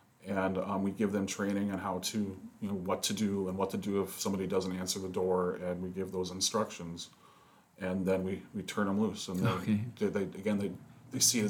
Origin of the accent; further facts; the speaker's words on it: Midwest, United States; now in Brevard, United States; So, and you mentioned I'm from the Midwest. When the recruiters were talking me into coming down here